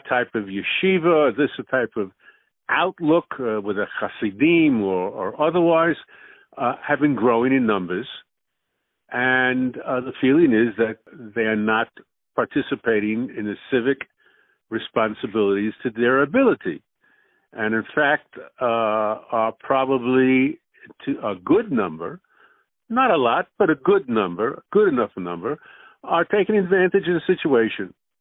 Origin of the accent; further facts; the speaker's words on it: United States; I grew up in America, so perhaps my attitude to the army is a little bit more rigorous and disciplined than other people